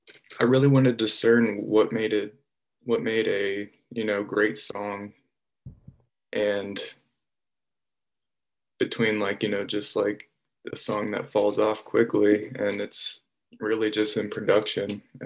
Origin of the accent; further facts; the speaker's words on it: Dayton, Ohio, United States; Originally, I'm from Ohio, but I just got down to San Antonio, Texas.